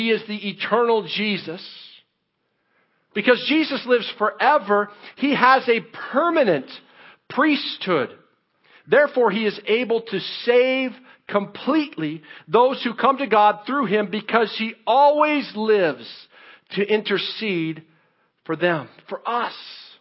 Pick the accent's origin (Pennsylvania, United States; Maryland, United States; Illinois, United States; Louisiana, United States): Illinois, United States; Mount Vernon; also born or lived in Shakopee, Minnesota; I lived down here in the southern tip of Illinois in Mount Vernon, Illinois. And when I was growing up in Shakopee and in Mount Vernon, Illinois, I picked up a belief.